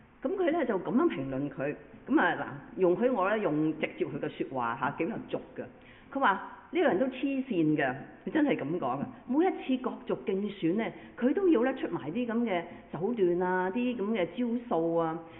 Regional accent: China; 我哋中國人啦，舊歷新年啦。

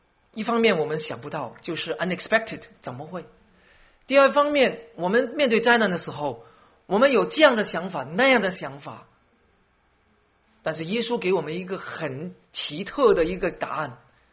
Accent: China; 特别我们中国人，我也有这样的概念，我没有受过日本的残暴

